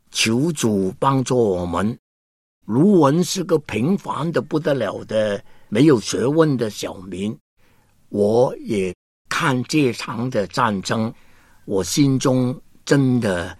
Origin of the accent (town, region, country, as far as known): China